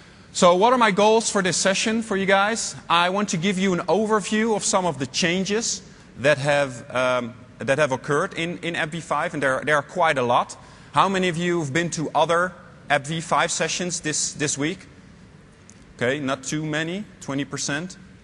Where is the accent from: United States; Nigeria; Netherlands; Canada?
Netherlands; English is a second language; I come from the Netherlands.